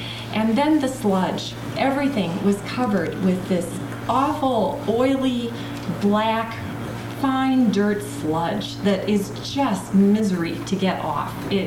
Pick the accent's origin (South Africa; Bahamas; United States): United States; Brooklyn, New York; I grew up in Brooklyn, New York, and I tried to imagine a flood there